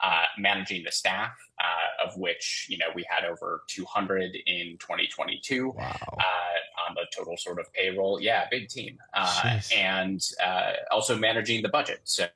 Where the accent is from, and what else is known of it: Two Rivers, Wisconsin, United States; born or raised there